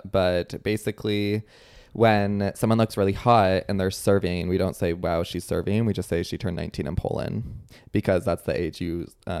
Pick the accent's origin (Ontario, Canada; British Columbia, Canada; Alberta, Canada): Ontario, Canada; Toronto; it's giving like I grew up in the West End, you know?